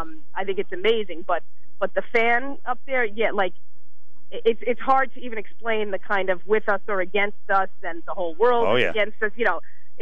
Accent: New Jersey, United States; I grew up in New Jersey, yes.

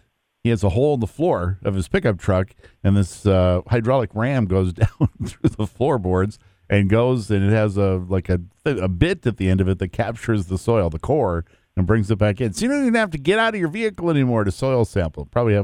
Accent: Detroit Lakes, Minnesota, United States; Because I grew up in Detroit Lakes, we did have an indoor arena, but there were several times that we would go play our hockey games outside.

